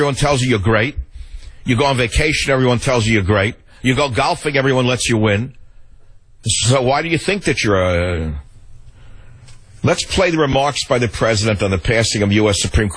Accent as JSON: {"language": "English", "town": "Queens", "region": "New York", "country": "United States", "tie": "born or raised there", "said": "He grew up in the same kind of lower middle class milieu I grew up with in Queens, in a different part of Queens. An attached brick house."}